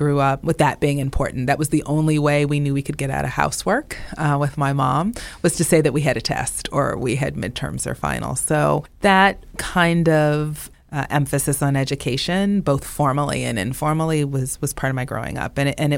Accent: New England, United States; also born or lived in New York; now in Baltimore, United States; I grew up in New England and lived in New York for a time

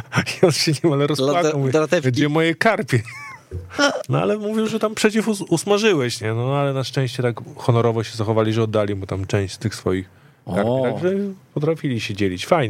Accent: Gliwice, Silesian Voivodeship, Poland; Ja z Gliwice

